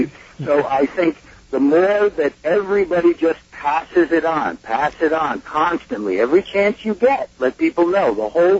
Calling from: New York, United States; I'm calling from the Mid-Hudson Valley.

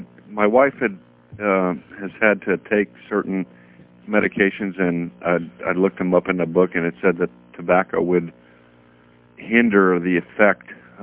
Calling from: Santa Cruz, California, United States; Santa Cruz.

